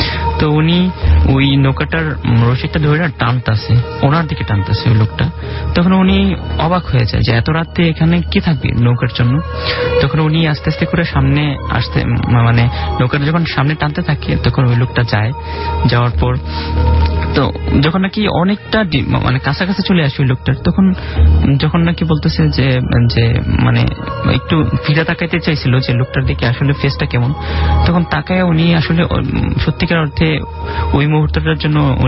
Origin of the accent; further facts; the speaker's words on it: Dhaka, Dhaka Division, Bangladesh; আমি এসেছি পুরান্ডাকা থেকে।